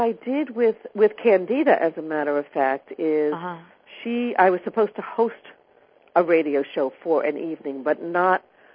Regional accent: Brooklyn, New York, United States; accent: New York; Well, I've got one of those also, because I was born and raised in Brooklyn.

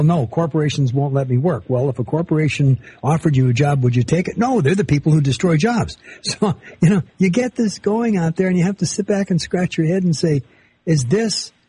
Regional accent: United States; I'm an American all the way across the board.

